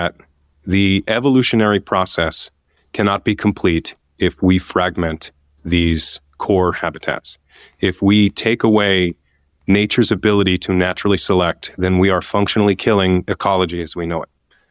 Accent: Massachusetts, United States; I'm not Mexican, I'm Portuguese. I come from Massachusetts

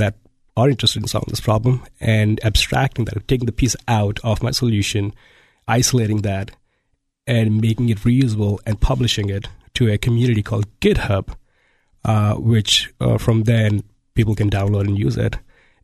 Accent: India; English is a second language; I grew up in India on a farm, and growing up, our family couldn't afford a computer.

